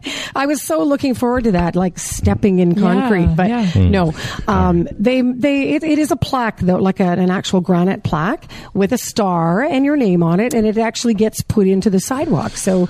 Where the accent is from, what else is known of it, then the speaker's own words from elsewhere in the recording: Brampton, Ontario, Canada; also born or lived in Winnipeg; I grew up in Winnipeg originally, and then I was relocated when I was about 9 years old. We came back, and they ended up buying a house there, and I went. So my sort of middle school and high school years were there, and I lived there.